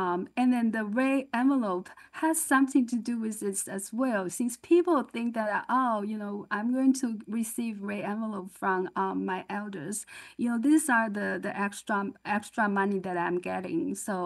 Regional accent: Taiwan; When I grew up in Taiwan

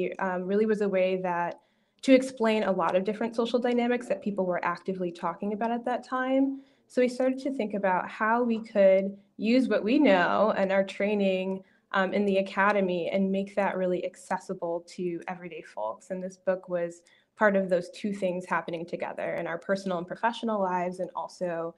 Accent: Naperville, Illinois, United States; And I grew up in Naperville in the suburbs of Chicago as one of the only Black kids in my classroom.

